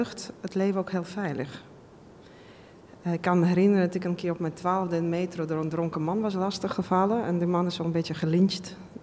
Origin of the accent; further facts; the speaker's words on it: Moscow, Russia; Dutch is a second language; moved away; Ik kom uit zeg maar, wat toen slechtste wijk van Moskou was.